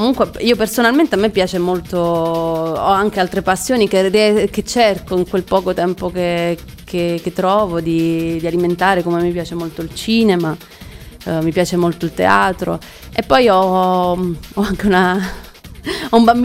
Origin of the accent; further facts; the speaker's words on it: Apulia, Italy; Però io purtroppo, essendo pugliese, ci sono